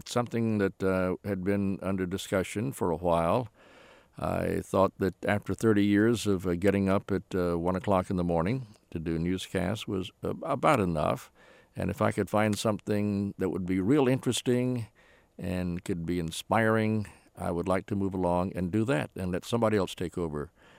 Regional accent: Alexandria, Virginia, United States; I got up early in the morning to open up a radio station in my hometown, to sign on a station in Alexandria, Virginia.

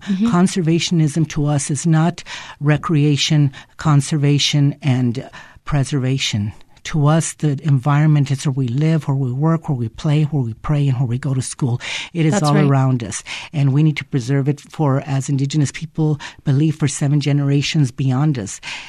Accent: Wagon Mound, New Mexico, United States; I'm originally from the Wagon Mound area. My family has been there for many generations.

